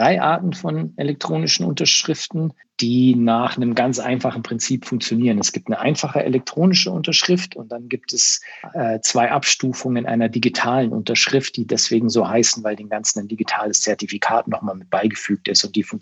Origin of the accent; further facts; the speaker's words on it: Germany; dass wir als Deutsche da noch vorsichtiger sind als alle anderen.